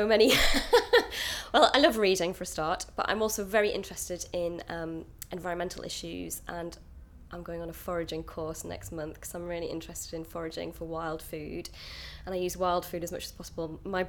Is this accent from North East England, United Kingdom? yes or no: yes; Durham, North East England, United Kingdom; Yeah, I'm from Durham, northeast of England, and I've got two brothers, and my family all still live in Durham, so I go home as much as possible because I love it. Very much working class background.